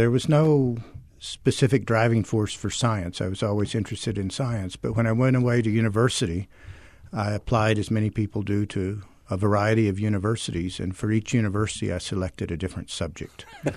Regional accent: Abilene, Texas, United States; I'm a Texan. I grew up in West Texas, and it was close, and the scholarship was generous, so...

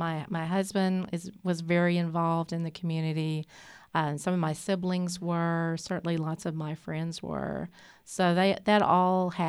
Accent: China Spring, Texas, United States; also born or lived in Waco; It was a very small rural community, and now it's really grown a lot. So I grew up in China Spring, and I've lived in Waco all my life.

